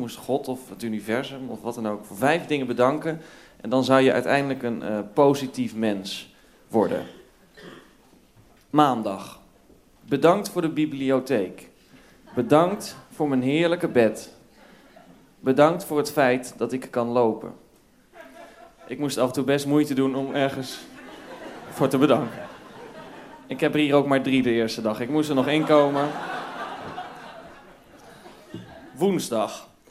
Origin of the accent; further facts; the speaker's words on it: North Brabant, Netherlands; Oh ja, ik kom uit Brabant. Ik groeide op in Brabant in een klein dorpje.